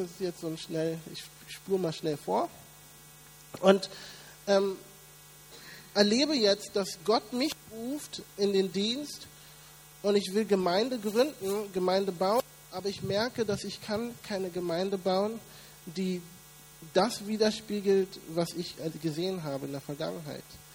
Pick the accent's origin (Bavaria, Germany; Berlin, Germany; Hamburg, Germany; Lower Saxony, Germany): Berlin, Germany; in Berlin aufgewachsen, in Schöneberger Kiez. Und das war nochmal ein anderes Spannungsfeld. Nun, in Berlin-Schöneberg, wo ich aufgewachsen bin, da musstest du lernen, dich durchzusetzen.